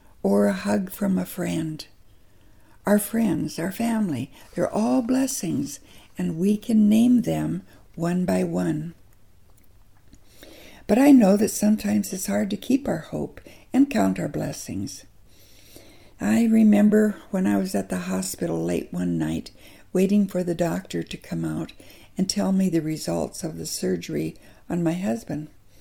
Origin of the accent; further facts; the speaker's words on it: South Dakota, United States; I remember growing up in South Dakota, we often had severe winters with snow piled high everywhere.